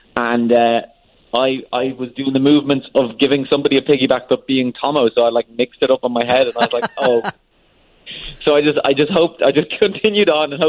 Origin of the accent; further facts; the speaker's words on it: Dublin, Leinster, Ireland; Indeed, yes. I'm from Dublin.